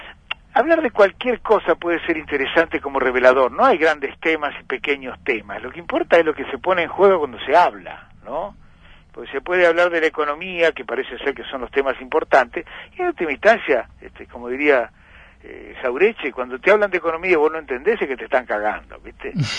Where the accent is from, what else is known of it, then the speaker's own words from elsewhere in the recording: Argentina; Somos los mismos argentinos los que jugamos al fútbol, los que votamos, los que gobernamos